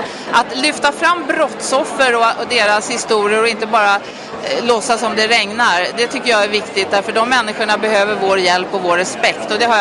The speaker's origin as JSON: {"language": "Swedish", "town": "Stockholm", "region": "Stockholm County", "country": "Sweden", "tie": "born or raised there", "said": "Jag är född och uppvuxen på Söder i Stockholm."}